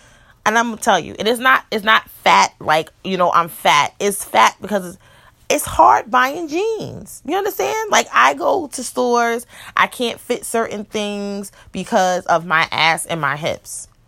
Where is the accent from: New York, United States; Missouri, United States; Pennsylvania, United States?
New York, United States; Mount Vernon; I live in Yonkers, you know, I'm from Mount Vernon, whatever, and all over the place